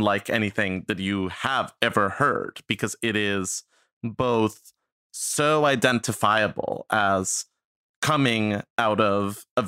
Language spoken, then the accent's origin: English; Costa Rica; I grew up in Costa Rica.